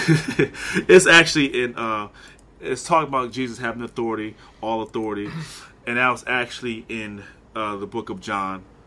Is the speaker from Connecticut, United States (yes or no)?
yes; Bridgeport, Connecticut, United States; For those who don't know, if you haven't guessed, I'm from Bridgeport, Connecticut.